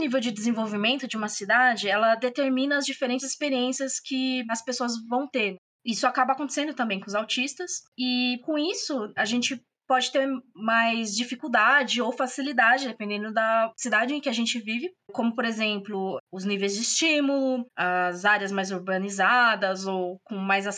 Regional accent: São Paulo, Brazil; tenho 30 anos, sou da cidade de São Paulo

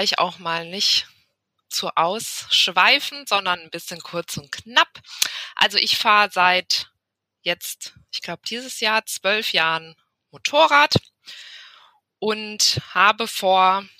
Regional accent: Frankfurt am Main, Hesse, Germany; Ja, ich bin aus dem schönen Frankfurt am Main.

